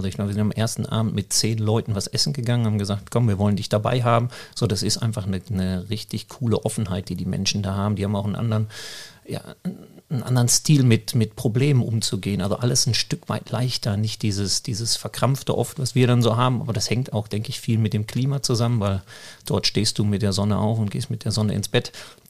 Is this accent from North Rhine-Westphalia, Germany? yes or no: yes; Herne, North Rhine-Westphalia, Germany; dementsprechend habe ich in meiner Heimatstadt die ersten Trainingseinheiten gemacht